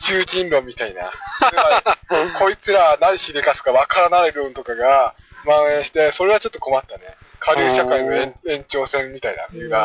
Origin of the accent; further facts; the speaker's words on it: Machida, Tokyo, Japan; わしのさ、そう、地元の町田の